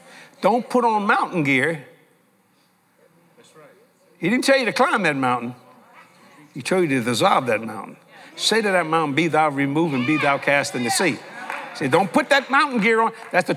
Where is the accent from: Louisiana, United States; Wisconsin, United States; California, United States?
Louisiana, United States; New Orleans; also born or lived in Houma; because I'm a New Orleans boy. I was raised here on the West Bank of New Orleans. And to make a long story short, God sent my mom and dad to Houma.